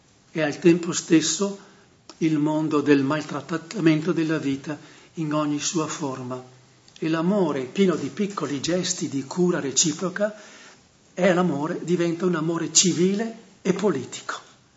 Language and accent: Italian; Verona, Veneto, Italy; è di origine veronese, da dove sono io